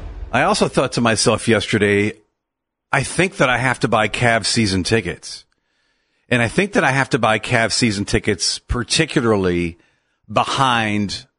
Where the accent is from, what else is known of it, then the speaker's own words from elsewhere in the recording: Akron, Ohio, United States; I'm born and raised in Firestone Park in Akron.